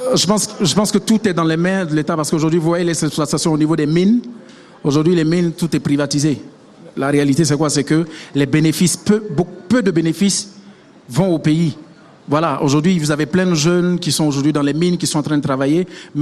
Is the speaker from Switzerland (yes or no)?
no; Burkina Faso; je suis burkinabé, je vais rester ici jusqu'à la fin de mes jours.